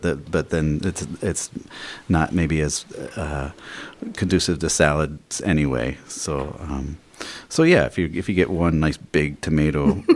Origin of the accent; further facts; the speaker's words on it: United States; I think I probably should confess that I grew up in the Brainwine Valley. So it's a nostalgic thing for me, too.